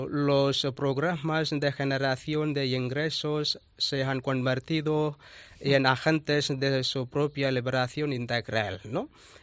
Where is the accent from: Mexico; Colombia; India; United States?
India; Tamil Nadu; Spanish is a second language; de la India, de la provincia de Tamil Nadu.